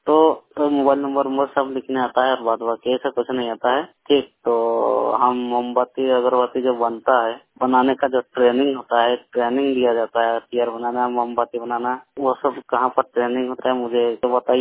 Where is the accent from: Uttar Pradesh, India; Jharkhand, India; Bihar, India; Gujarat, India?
Jharkhand, India; Kharsawan; Post office Kharsawan, थाना Kharsawan, block Kharsawan, गांव Kumar raiding, और हमारे झारखंड की राजधानी रांची है। हम लोग झारखंड के निवासी हैं, झारखंड में रहते हैं, हम ग्रामीण क्षेत्रों के रहने वाले हैं।